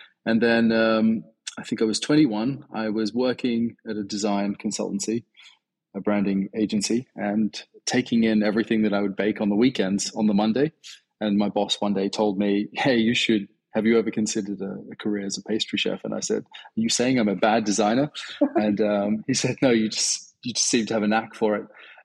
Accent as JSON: {"language": "English", "town": "Sydney", "region": "New South Wales", "country": "Australia", "tie": "born or raised there", "said": "I was born and raised in Sydney. And I would say that Lebanese heritage is a huge part of my palate and of my experience."}